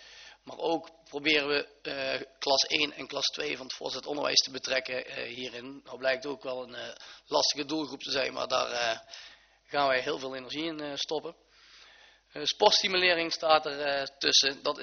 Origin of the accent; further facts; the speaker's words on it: Beekendonk, North Brabant, Netherlands; ik kom zelf uit Beekendonk.